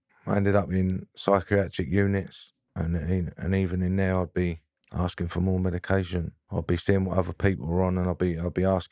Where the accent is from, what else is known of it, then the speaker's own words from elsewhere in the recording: Romford, London, United Kingdom; So I'm from East London, Romford. My mum was from Acne, and my dad was from South London, Mitcham.